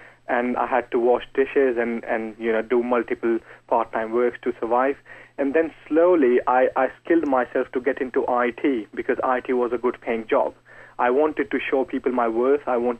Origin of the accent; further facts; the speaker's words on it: India; I grew up in India, and it was like an environment of poverty where basic necessities were a problem.